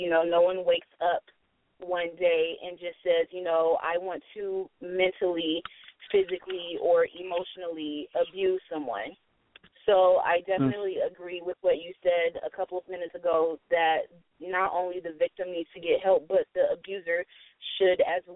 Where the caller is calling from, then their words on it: California, United States; Hi, Didi. This is … from California.